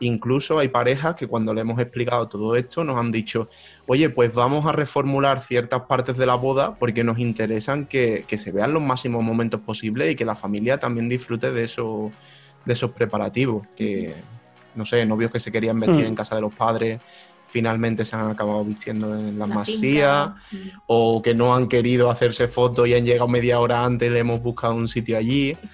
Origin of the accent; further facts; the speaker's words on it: Seville, Andalusia, Spain; Yo soy de Sevilla, que se me nota un poco en el acento.